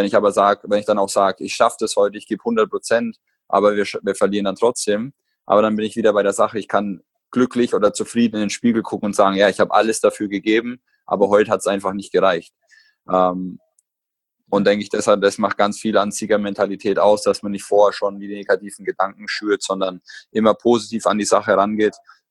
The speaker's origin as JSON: {"language": "German", "town": "Bamberg", "region": "Bavaria", "country": "Germany", "said": "wie ich vorhin erzählt habe, ich komme aus Bamberg"}